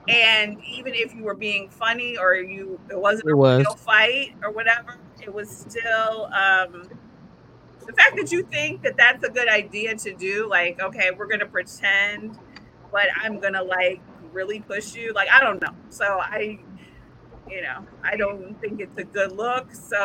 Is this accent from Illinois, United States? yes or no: yes; Chicago, Illinois, United States; I hate to say it, but I'm from Chicago too